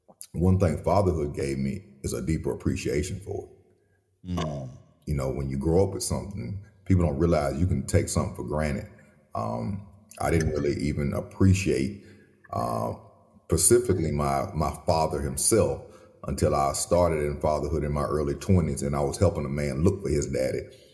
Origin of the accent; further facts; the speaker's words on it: South Carolina, United States; I grew up in South Carolina.